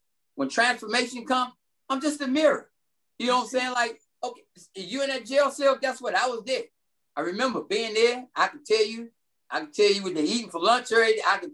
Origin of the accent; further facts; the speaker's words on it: Kansas, United States; I'm from Kansas, right?